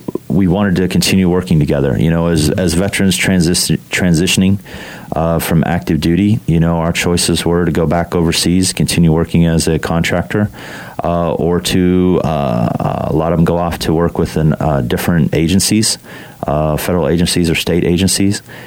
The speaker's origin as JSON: {"language": "English", "region": "Kansas", "country": "United States", "said": "I'm originally from Kansas, went to high school here, attended and graduated Kansas State University years ago"}